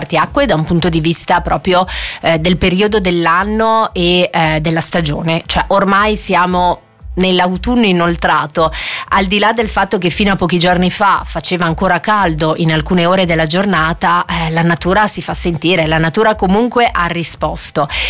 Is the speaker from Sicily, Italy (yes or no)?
no; Aosta Valley, Italy; born there; io comunque sono nata a dicembre in Valle d'Aosta